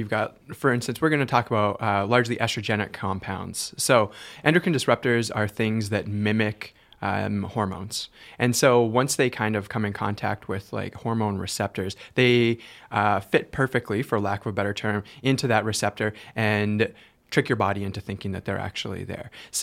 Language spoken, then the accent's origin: English; Alberta, Canada; And then growing up in Alberta, I thought it was important to be like a scientist or an economist or something.